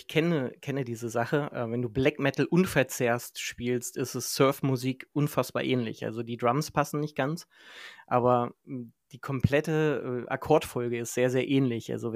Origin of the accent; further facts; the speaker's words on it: Harz, Germany; ich bleibe auch gleich zu Hause im Harz, in meiner Heimat.